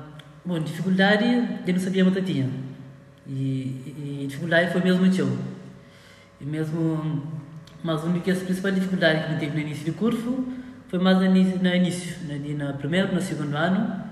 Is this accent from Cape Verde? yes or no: yes; Assomada, Santiago, Cape Verde; Nasci e cria na Somara.